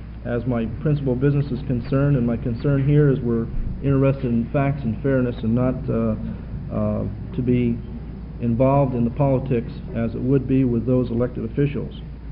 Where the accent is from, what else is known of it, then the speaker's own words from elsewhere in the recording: Stroudsburg, Pennsylvania, United States; the fact that I was born and raised in Stroudsburg, Pennsylvania, 100 miles from New York, and 90 miles from Philadelphia